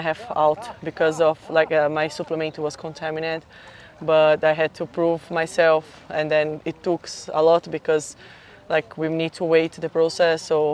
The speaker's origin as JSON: {"language": "English", "region": "São Paulo", "country": "Brazil", "second_language": "English", "said": "I'm from Brazil, São Paulo."}